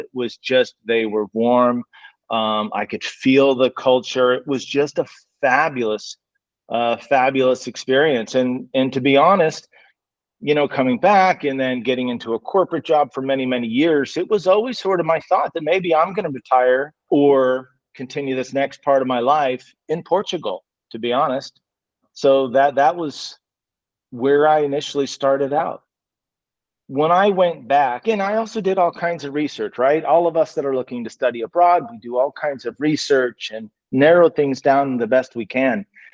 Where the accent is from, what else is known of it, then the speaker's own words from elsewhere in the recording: San Francisco, California, United States; in San Francisco and went to college up in the valley, up in Chico.